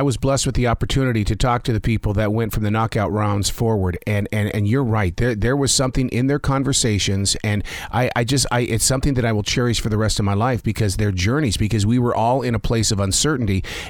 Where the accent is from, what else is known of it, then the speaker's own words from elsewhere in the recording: Montana, United States; now in Southern US; because I'm down here in the South now, I grew up in Montana, I've been in the South for 35 years